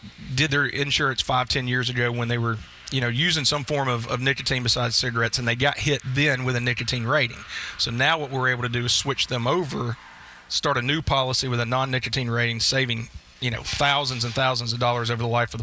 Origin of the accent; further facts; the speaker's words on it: Pelham, Alabama, United States; You know, I grew up down in Pelham, Alabama.